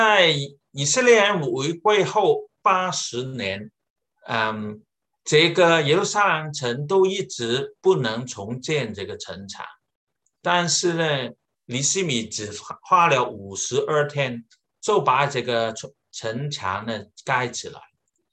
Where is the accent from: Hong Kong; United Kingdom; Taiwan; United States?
Hong Kong; 所以呢，我们香港人呢有一句话